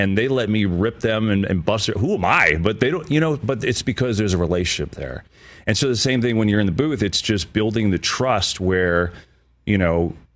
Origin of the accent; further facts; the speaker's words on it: New Jersey, United States; as a kid, you know, growing up in New Jersey, like, Sundays, we just loved football, right?